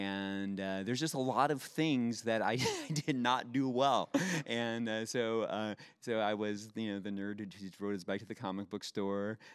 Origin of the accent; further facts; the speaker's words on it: Youngstown, Ohio, United States; I did not wear a Seahawks hat because I grew up in the Midwest.